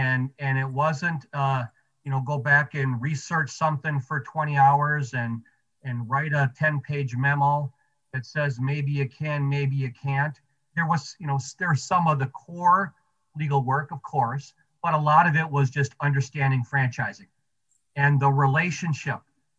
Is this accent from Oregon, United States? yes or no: no; Dickinson, North Dakota, United States; the plan all along was to graduate from North Dakota and go back to my hometown in Dickinson, North Dakota, and practice law with my dad.